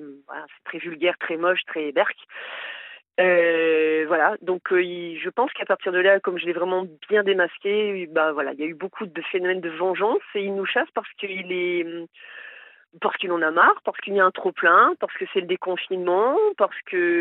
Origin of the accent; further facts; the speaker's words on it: Hauts-de-France, France; moved away; on m'a fait quitter ma région natale, des Hauts-de-France, on m'a fait quitter une maison que j'ai adorée en région parisienne. On m'a fait venir dans un autre département.